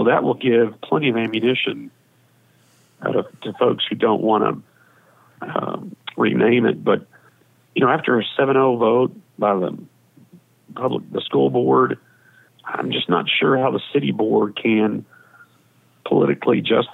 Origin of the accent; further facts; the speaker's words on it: Kansas, United States; As long as she doesn't hold it against me, I'm from Johnson County.